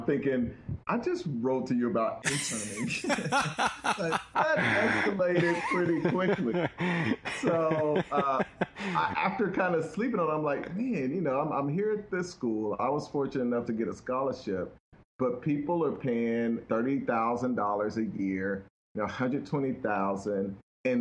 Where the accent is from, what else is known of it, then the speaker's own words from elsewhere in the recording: Chattanooga, Tennessee, United States; I grew up in Chattanooga, Tennessee.